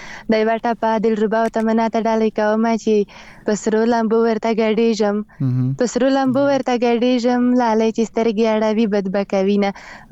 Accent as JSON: {"language": "Pashto", "region": "Khyber Pakhtunkhwa", "country": "Pakistan", "said": "زه خپیرې له وزیرستان یم."}